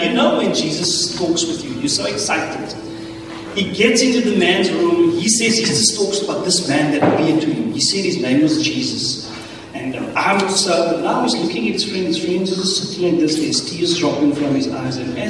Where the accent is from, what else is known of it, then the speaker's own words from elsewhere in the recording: South Africa; I said, no, Sonny, I'm South African local Biltong, brother. That's who I am.